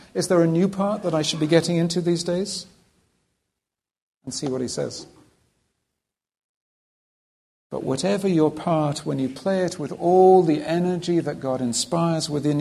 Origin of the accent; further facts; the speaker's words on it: Wales, United Kingdom; As a Welsh person, I'm actually waiting for this very fine principle to be applied to the Welsh.